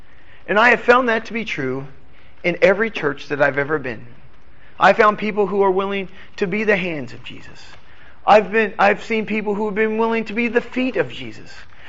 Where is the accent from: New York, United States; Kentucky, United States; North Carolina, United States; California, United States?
Kentucky, United States; Man, I grew up in Kentucky, man.